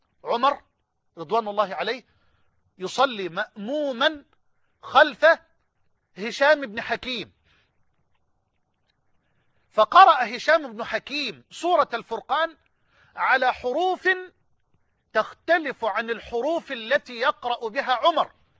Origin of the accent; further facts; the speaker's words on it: Egypt; خنقه، يعني خده كده من الطوق بلغتنا كمصريين